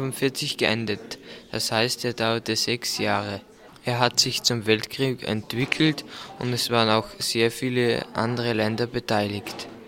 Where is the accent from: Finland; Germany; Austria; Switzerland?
Austria; gewann zuerst in Deutschland und dann auch bei uns in Österreich Stimmenzuwächse.